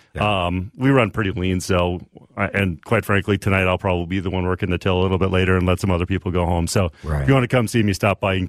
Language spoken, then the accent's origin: English; Redwood Falls, Minnesota, United States; also born or lived in Milwaukee / Chicago; Yeah, I grew up in Redwood Falls, southwest Minnesota. Small town, 4,000 people if you're not familiar with it.